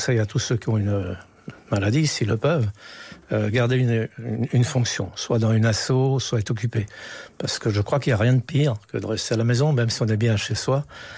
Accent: Guingamp, Brittany, France; je suis né à Guingamp. Mes entreprises sont dans un rayon proche de Guingamp. J'ai longtemps présidé en avant de Guingamp. Et donc, mes amis d'enfance, ceux que je fréquente régulièrement, sont guingampais

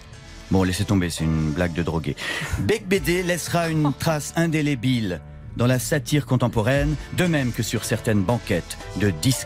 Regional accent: Paris, Île-de-France, France; moved away as an adult; je suis parti en 2017. Je ne suis pas parti directement à cause de ça, mais ça a dû participer à un climat de tension, de chagrin dans ma ville natale. Et j'ai pris mes enfants sous mes bras et ma femme. On est parti vivre à 800 km au sud-ouest

